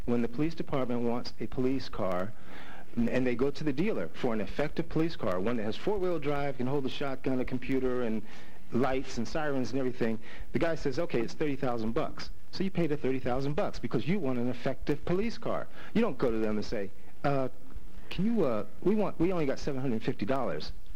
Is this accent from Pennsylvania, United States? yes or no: yes; Philadelphia, Pennsylvania, United States; He grew up in South Central Los Angeles. I grew up in North Philly. So as I said, we know what police abuse is about.